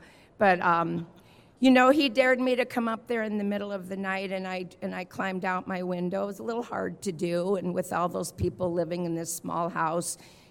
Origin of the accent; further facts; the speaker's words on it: California, United States; I grew up in the San Fernando Valley.